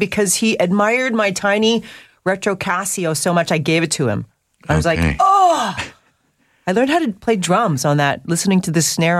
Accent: Vancouver, British Columbia, Canada; from early teen times growing up in Vancouver

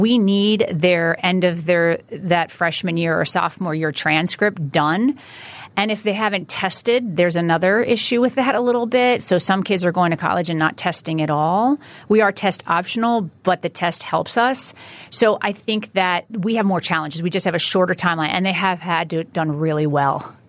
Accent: Chatham, New Jersey, United States; I'm from North Jersey, Chatham, New Jersey.

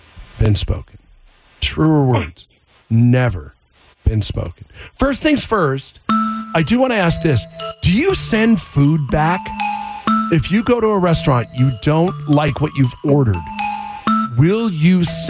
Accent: Monroe, Washington, United States; We are so from tiny little Monroe, Washington.

